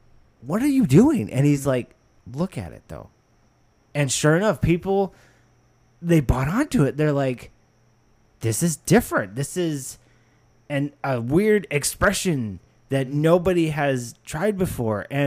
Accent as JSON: {"language": "English", "country": "Canada", "said": "So. Well, yeah, because I'm from Canada."}